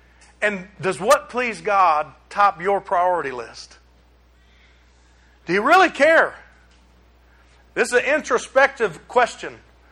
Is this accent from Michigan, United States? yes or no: yes; Detroit, Michigan, United States; You know, I grew up in Detroit, Michigan, where I don't even know what the murder rate is.